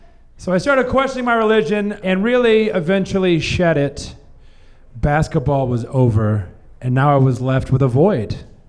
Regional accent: Missouri, United States; I grew up in South Missouri in the Bible Belt

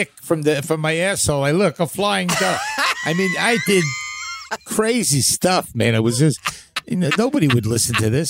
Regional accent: Brooklyn, New York, United States; growing up in Brooklyn

